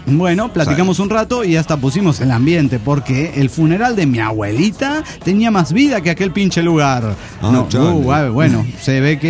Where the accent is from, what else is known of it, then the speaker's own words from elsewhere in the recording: Phoenix, Arizona, United States; de Phoenix, Arizona.